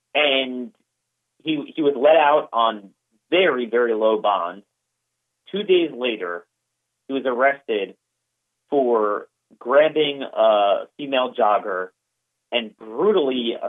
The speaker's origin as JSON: {"language": "English", "region": "Maryland", "country": "United States", "said": "In most states, like my home state of Maryland, the prison population is down 30%"}